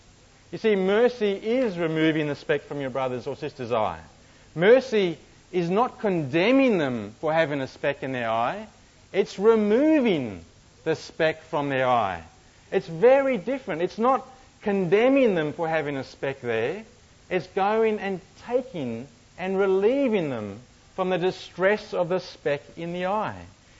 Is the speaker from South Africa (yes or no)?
yes; South Africa; As a South African, Australia lacks integrity.